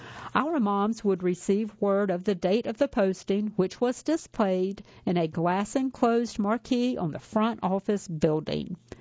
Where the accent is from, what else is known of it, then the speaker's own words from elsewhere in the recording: Orange, California, United States; My older sister Cindy and I grew up in Orange, California during the 1960s and 70s.